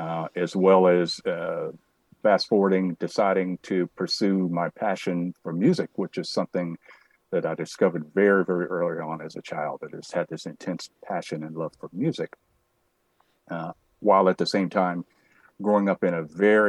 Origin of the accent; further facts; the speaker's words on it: Alabama, United States; I grew up here in Alabama in the Deep South during the period of, you know, a lot of racial strife and unrest, the civil rights movement, and all of that. Went to segregated schools, all of that.